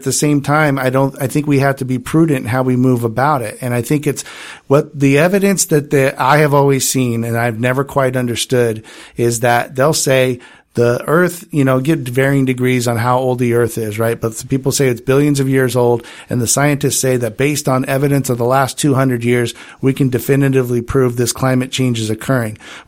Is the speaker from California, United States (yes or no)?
yes; California, United States; I grew up in Imperial County. Geothermal was very big out there, and there's a lot of land out there where you could put solar panels where nobody goes.